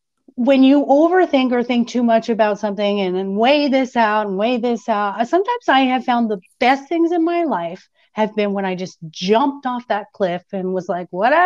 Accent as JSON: {"language": "English", "town": "Glendale", "region": "Arizona", "country": "United States", "tie": "born or raised there", "also_born_or_lived": "Germany", "lives_now": "Austin, United States", "said": "I grew up in Arizona, Glendale, Arizona, specifically."}